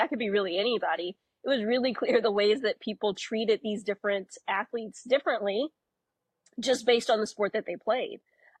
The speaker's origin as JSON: {"language": "English", "town": "Greensboro", "region": "North Carolina", "country": "United States", "tie": "born or raised there", "said": "living in North Carolina, growing up around Duke, UNC, State, Wake Forest. I grew up in Greensboro, so the ACC played there every year."}